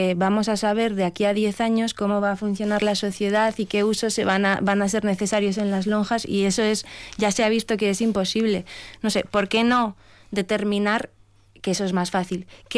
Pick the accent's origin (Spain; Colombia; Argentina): Spain; Pamplona, Navarre; Yo soy de Pamplona y yo creo que es un ejemplo bueno.